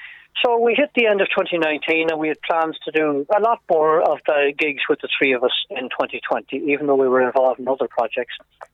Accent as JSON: {"language": "English", "region": "County Sligo", "country": "Ireland", "lives_now": "Ballyshannon, Ireland", "said": "I'm originally from North Sligo, near Cliffney"}